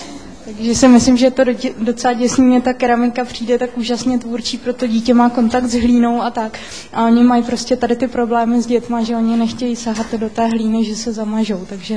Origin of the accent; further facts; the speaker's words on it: Prague, Czechia; jsem z Prahy.